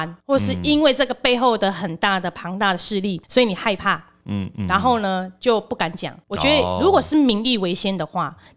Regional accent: Taiwan; 请问一下钱把大陆的钱拿来台湾消费给我们台湾人赚，这样叫卖台吗？

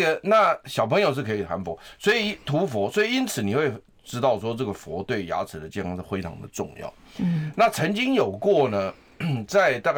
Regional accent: Taiwan; 结果呢，我们台湾人现在我们来重点就是我们要就是提醒我们的听众朋友

